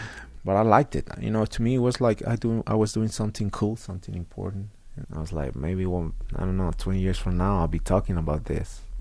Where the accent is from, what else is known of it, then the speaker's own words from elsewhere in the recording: Zacatecas, Mexico; now in United States; You see, we came all the way from Zacatecas about 18 hours. Used to come 300 feet into the United States.